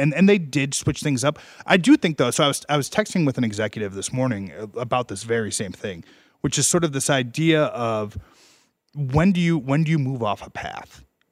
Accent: Chicago, Illinois, United States; I'm from Chicago.

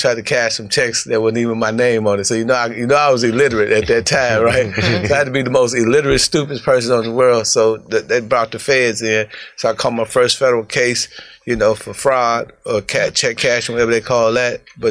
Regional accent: Chicago, Illinois, United States; No, I was born in Chicago.

